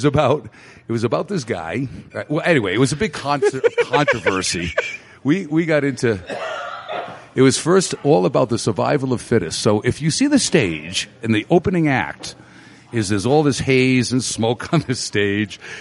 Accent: Rhode Island, United States; Because we are from Rhode Island.

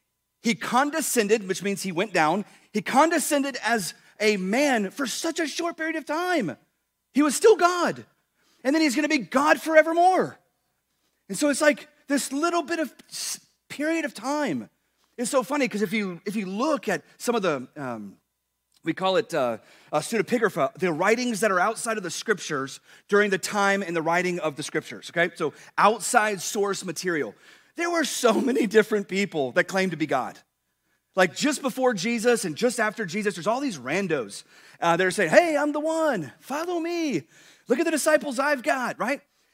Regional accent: Texas, United States; Now listen, I was born and raised in Texas, and I think it's fantastic, but it's not enough.

